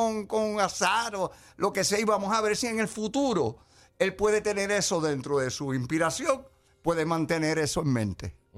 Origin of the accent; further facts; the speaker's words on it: Puerto Rico; Que nosotros, como boricuas, siempre estemos enfrentándonos a este tipo de pelea chiquita